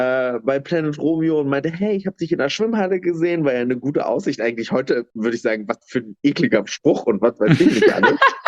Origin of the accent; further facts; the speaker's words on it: East Germany, Germany; Und dass ich eine ostdeutsche Identität habe, habe ich aber tatsächlich erst in Bayern erlebt, als dann tatsächlich ich andauernd so als Ossi abgestempelt wurde.